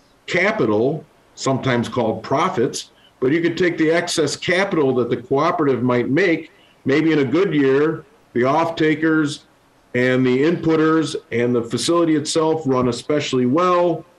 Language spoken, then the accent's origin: English; United States; I want to do it in America. I'm American. I'm kind of a patriot